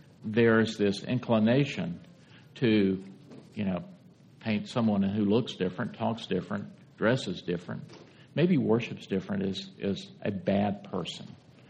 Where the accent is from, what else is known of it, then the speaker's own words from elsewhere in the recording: Deep South, United States; And that was the segregated world that I was growing up in the Deep South.